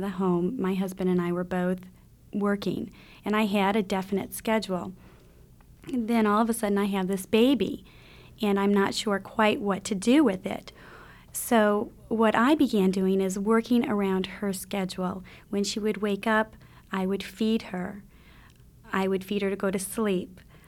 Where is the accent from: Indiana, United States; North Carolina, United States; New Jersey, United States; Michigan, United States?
Indiana, United States; I'm from Northern Indiana. I met my husband there